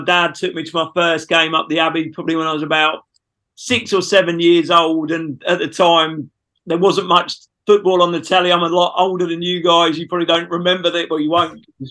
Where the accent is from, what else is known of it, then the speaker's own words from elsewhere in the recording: Melbourne, Victoria, Australia; I was growing up in Melbourne